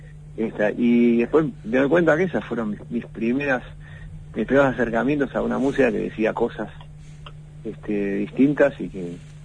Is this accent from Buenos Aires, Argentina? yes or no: yes; Buenos Aires, Argentina; somos de acá, de Buenos Aires, de una burbuja.